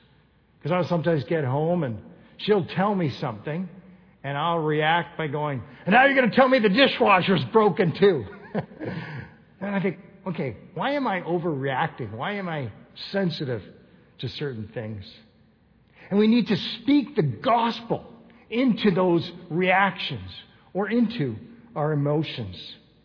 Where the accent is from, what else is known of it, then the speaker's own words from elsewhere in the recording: Kitchener, Ontario, Canada; The house I grew up with on Hickson Drive was for sale, you know, so I went on MLS there to see what the pictures looked like.